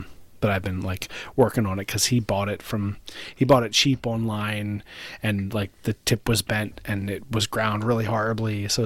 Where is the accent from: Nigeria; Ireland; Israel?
Ireland; like my ancestry goes back multiple generations in Ireland.